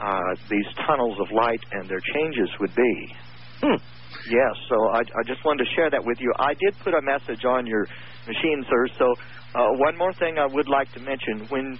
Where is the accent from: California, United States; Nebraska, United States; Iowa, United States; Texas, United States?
California, United States; Grass Valley; I'm from Grass Valley, California.